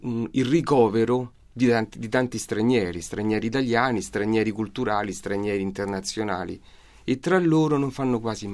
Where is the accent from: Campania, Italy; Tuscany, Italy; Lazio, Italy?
Lazio, Italy; Rome; perché io vivo in Borgata da tanti anni, ovviamente ci sono nato